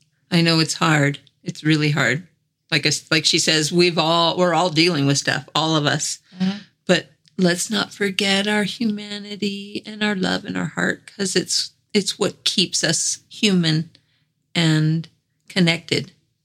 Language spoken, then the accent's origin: English; Mississippi, United States; And I grew up down south in Mississippi, so we would go crabbing.